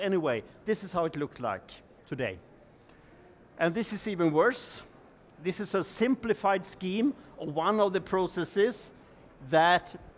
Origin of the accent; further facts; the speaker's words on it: Sweden; English is a second language; I'm actually coming from Sweden, and I'll try to, I cannot speak German